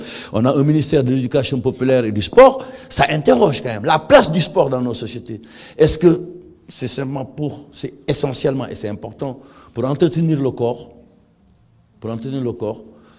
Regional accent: Senegal; Et on se rend compte, chez moi, au Sénégal, on va danser

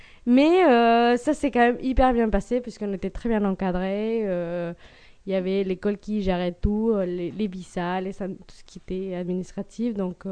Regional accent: Mexico; French is a second language; moved away as an adult; now in France; je suis née au Mexique, je suis restée jusqu'à ce que j'avais 25 ans. Donc, j'ai fait vraiment toute ma scolarité, toute ma famille vit là-bas. Et je suis venue en France pour faire un double diplôme d'études supérieures à Dijon

